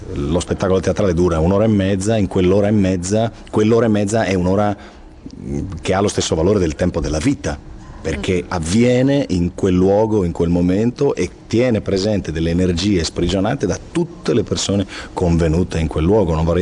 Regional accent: Friuli-Venezia Giulia, Italy; now in Trieste, Italy; Io, in quanto friulano

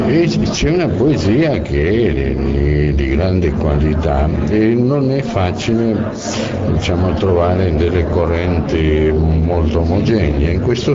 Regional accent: Argentina; moved away as an adult; now in Europe; sto parlando per i miei primi 30 anni in Argentina, perché dopo io sono vissuto quasi sempre in Europa

